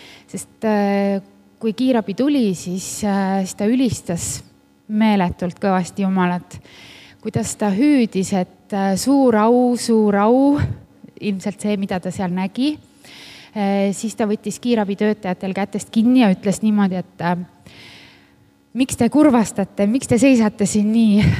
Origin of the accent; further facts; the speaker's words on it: Võru, Võru County, Estonia; Ma tegelikult olen Võrust pärit ja käin Võrus baptisti koguduses.